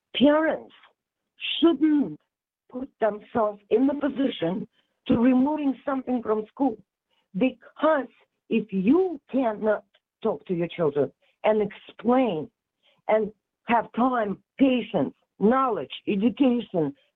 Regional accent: Russia; I'm from Russia, and in my house, we had to, I have a mix. My mama's side is Jewish, and my papa's side is Armenian, which are Christians.

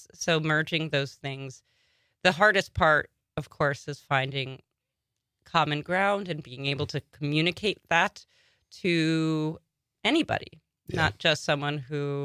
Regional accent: Long Island, New York, United States; I'm from Long Island originally.

